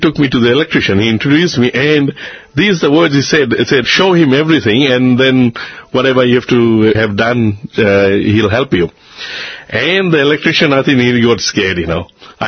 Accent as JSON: {"language": "English", "country": "Australia", "said": "I said, uncle, listen, I'm from Australia. I've just come to do some seva."}